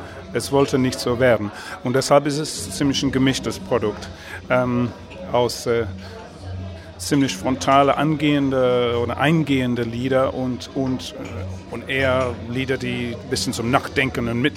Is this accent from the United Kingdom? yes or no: yes; England, United Kingdom; German is a second language; now in Belgium; Also wir kommen aus Belgien, ich bin Engländer, wohnhaft in Belgien